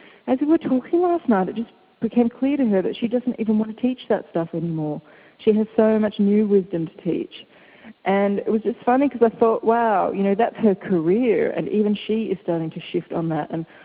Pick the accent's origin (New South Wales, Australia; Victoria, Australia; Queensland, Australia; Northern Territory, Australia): Victoria, Australia; Melbourne; I just love the fact that we have two Melbournes on this call, my hometown Melbourne and our new sister city in Florida.